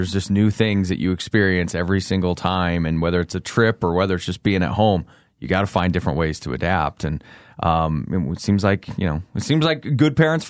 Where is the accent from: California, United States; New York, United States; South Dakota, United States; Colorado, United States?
Colorado, United States; I grew up in Eastern Colorado, about 3.5 hours from here